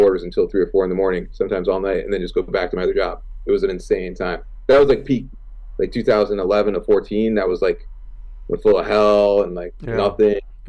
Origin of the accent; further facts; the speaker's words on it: Toronto, Ontario, Canada; I grew up in Toronto.